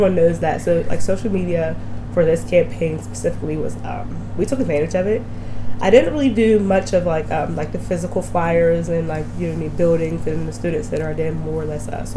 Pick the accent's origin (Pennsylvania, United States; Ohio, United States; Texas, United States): Pennsylvania, United States; Pittsburgh; I'm a psychology major with a minor in leadership. My hometown is Pittsburgh, Pennsylvania.